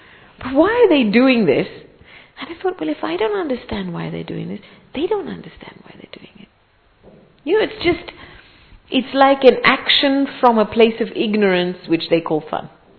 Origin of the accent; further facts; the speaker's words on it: England, United Kingdom; also born or lived in Africa; because I was born in Africa and we moved to England, myself and my brother were the only two Asians in this school. We were in a part of England that was very, very conservative.